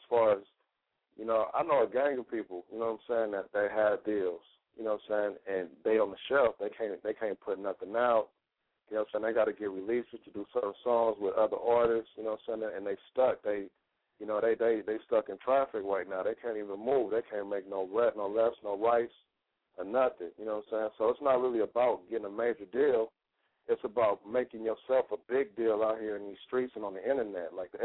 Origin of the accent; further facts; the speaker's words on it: Los Angeles, California, United States; I'm from the west side of South Central LA. You know what I'm saying? Out that Crenshaw District.